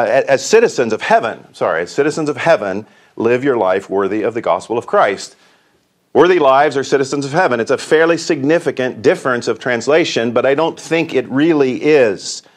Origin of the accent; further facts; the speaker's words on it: Indianapolis, Indiana, United States; I grew up in Indianapolis, the city of Indians.